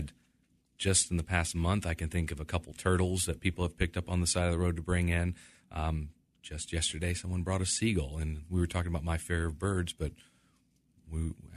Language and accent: English; Tampa, Florida, United States; also born or lived in Texas; So I actually grew up here and I grew up in the Tampa Bay area